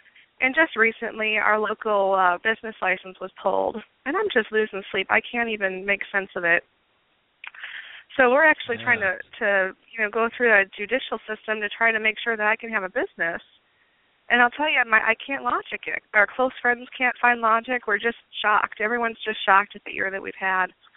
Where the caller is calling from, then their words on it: Wisconsin, United States; So I'm calling from Wisconsin.